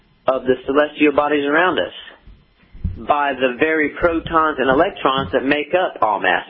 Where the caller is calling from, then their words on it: Cocoa, Florida, United States; I don't have a radio station, but I'm calling from Cocoa, Florida.